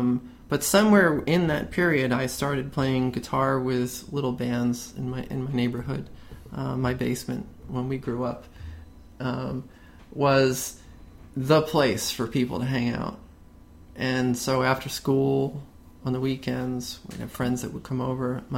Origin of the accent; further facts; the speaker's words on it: New York City, New York, United States; So whenever we had a pretty tight family, I grew up in New York City, and we'd go for Christmas or we'd go for other events, and there'd be acoustic guitars.